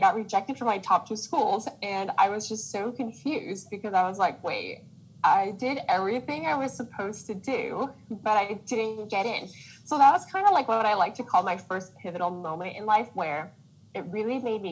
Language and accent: English; Irvine, California, United States; I just felt like a reject going there because I was from Irvine.